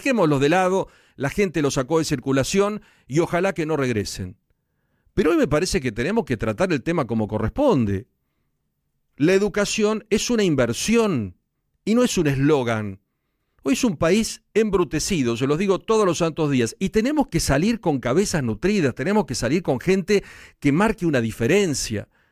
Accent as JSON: {"language": "Spanish", "country": "Argentina", "said": "soy argentino, vivo en el país, pago los impuestos y quiero seguir viviendo en la Argentina."}